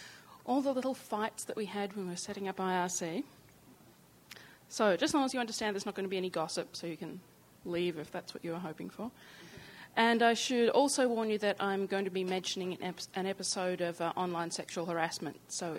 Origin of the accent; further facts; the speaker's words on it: Australia; I'm Australian.